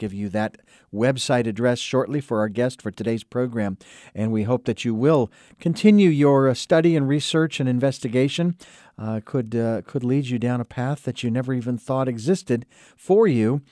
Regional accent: Phoenix, Arizona, United States; you traveled to Arizona, which is my home state. It's where I was born and raised in Phoenix.

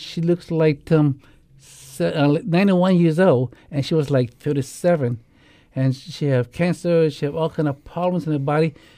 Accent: Hawaii, United States; This is my path, but I love to cook. I'm from Hawaii, you know.

